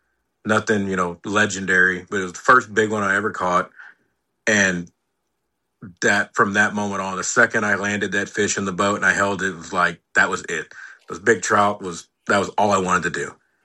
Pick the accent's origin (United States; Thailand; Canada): United States; Corpus Christi, Texas; I was born and raised here. I grew up. If you've ever been to Corpus, I'm born and raised in Flower Bluff, right here on the coast. I still live here to this day. I've never left.